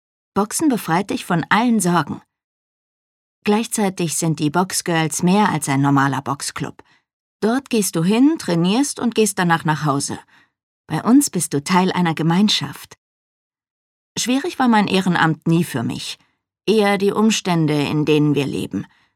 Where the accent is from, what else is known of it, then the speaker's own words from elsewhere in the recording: Nairobi, Kenya; Ich bin im Stadtteil Mbotela in Nairobi aufgewachsen.